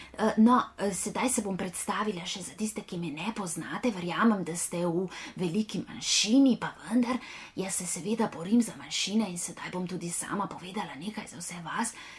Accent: Kuria vas, Upper Carniola, Slovenia; sicer izviram, rodila sem se v Kuri vasi pri Pšati, pri Cerkljah na Gorenjskem, v eni hiši, lepi stari, ki imamo jo v družini že dolgo let. No, in tako sem odraščala nekako razpeta med vasjo in med mestom.

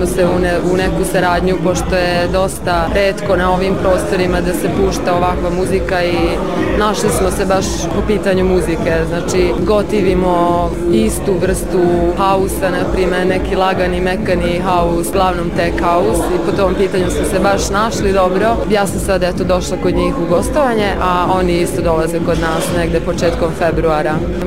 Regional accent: Subotica, Vojvodina, Serbia; dolazim iz Subotice.

